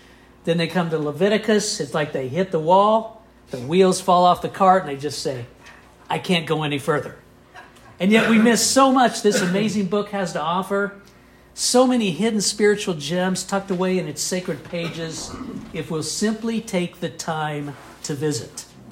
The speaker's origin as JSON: {"language": "English", "region": "Kansas", "country": "United States", "tie": "born or raised there", "said": "I grew up in South Central Kansas. That was known as flyover country."}